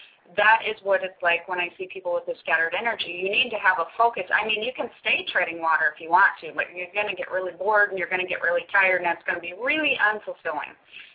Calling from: Hawaii, United States; Aloha, everyone. … I am back calling from Hawaii and with my co-host, Bob.

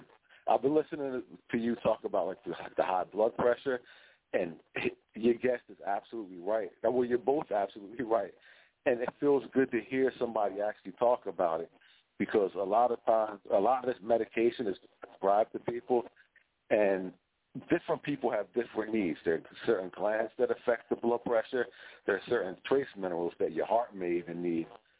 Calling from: New Jersey, United States; I'm calling from the South Jersey area, close to the shore, like around Atlantic City.

